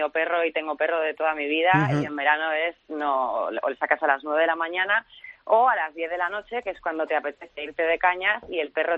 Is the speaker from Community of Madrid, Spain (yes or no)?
yes; Brunete, Community of Madrid, Spain